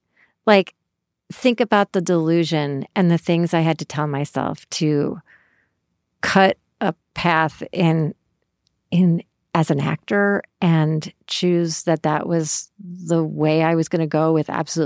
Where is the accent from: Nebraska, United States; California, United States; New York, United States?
New York, United States; Syracuse; I grew up in Syracuse, New York.